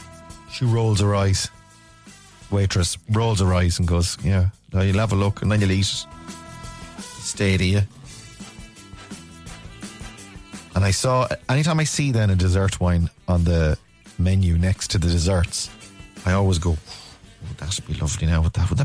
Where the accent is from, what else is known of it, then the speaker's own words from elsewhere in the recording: Ireland; So I thought, you know, I might as well fly the flag for my home country and taste some of the Rare Apple Ice Wine.